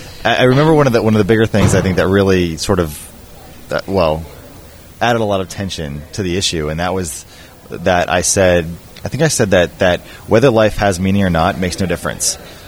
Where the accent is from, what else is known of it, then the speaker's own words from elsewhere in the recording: East Coast, United States; I'm originally from the East Coast, and yet I have a lot of, like, West Coast leanings. And so I'm kind of a mishmash of cultures.